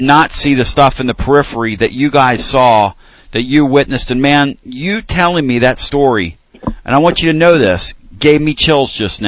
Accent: Philadelphia, Pennsylvania, United States; where I grew up in Philly, this is no joke.

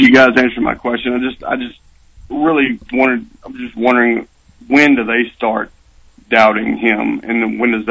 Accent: Tennessee, United States; Yeah, I'm from Chartsville, Tennessee.

